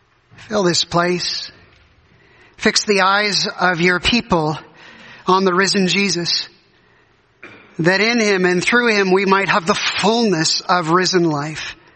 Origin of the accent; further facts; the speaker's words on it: Canada; I remember as a Canadian